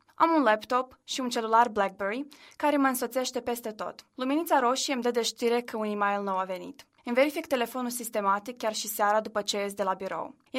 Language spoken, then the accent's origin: Romanian; Chișinău, Moldova; now in London, United Kingdom; Din Londra la Chișinău, de la o metropolă la orașul natal